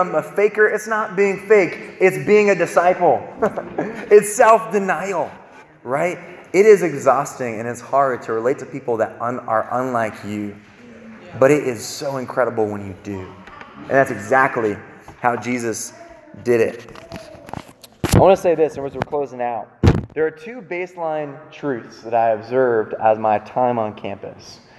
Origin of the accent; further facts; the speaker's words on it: Newark, New Jersey, United States; I ain't never going to be fake. I'm from Newark.